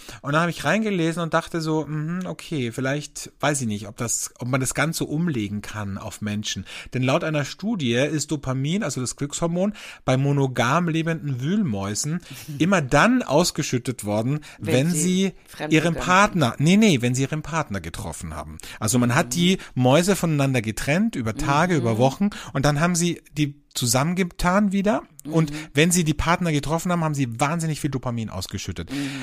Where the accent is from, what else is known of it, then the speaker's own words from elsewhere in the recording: Austria; Bei uns in Österreich ist Grauburgunder oder Pinot Gris, wie auch genannt wird, sehr beliebt.